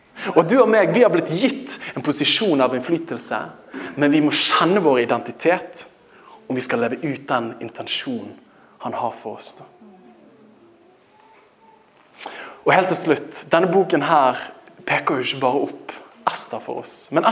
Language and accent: Norwegian; Western Norway, Norway; Jeg kommer fra Vestlandet. Jeg er jo en pietist, sant?